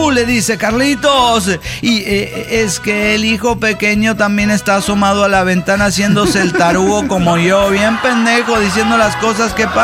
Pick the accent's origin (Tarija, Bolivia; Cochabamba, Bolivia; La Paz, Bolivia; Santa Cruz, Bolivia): Cochabamba, Bolivia; de Cochabamba, Bolivia.